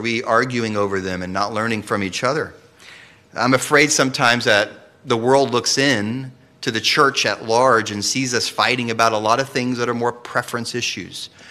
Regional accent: Katy, Texas, United States; After all, I was raised in Katy, so.

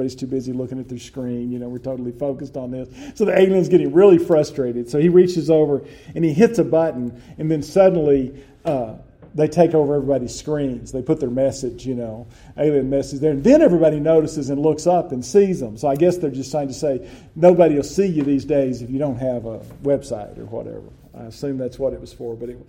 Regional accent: Texas, United States; I grew up in West Texas, so they actually had ads for oil wells.

